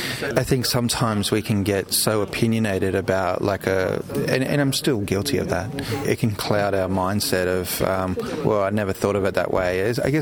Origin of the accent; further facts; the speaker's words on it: Australia; I'm a photographer from Australia.